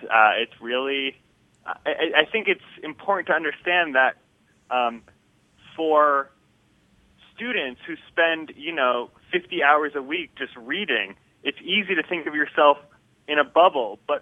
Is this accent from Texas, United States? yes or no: no; Boston, Massachusetts, United States; born there; even though I was born in Boston and my father was born in Boston and his father was born in Boston